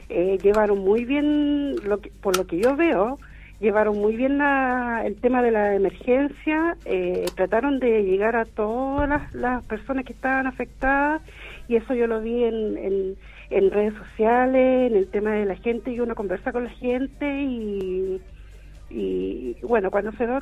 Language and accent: Spanish; Santiago, Santiago Metropolitan Region, Chile; cuando yo vivía en Santiago, nací y criada en Santiago